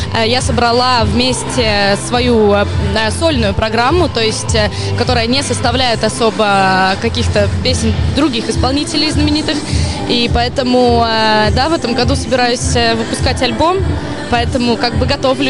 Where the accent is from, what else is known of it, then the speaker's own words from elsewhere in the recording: Narva, Ida-Viru County, Estonia; Ну, я очень-очень рада быть в Нарве, естественно, это мой родной город.